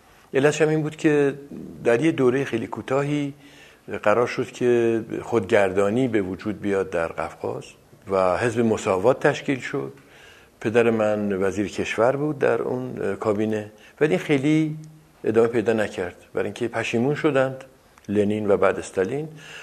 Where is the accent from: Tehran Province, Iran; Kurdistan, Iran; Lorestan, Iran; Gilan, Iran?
Gilan, Iran; Rasht; من اونجا به دنیا اومدم. من تنها فرزند پدر و مادرم هستم، بچه های دیگه نمیموندن و تا وقتی که پدرم زنده بود در همون رشت زندگی کردیم. بنابراین من یک ترکیب خیلی عجیب و غریبی هستم از ترک و رشتی